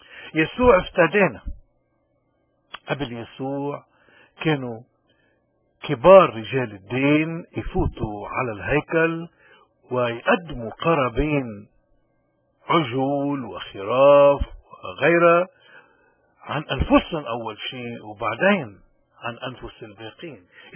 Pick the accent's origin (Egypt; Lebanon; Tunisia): Lebanon; من هون نحن اليوم خصوصا كلبنانيين عم نمر بأزمات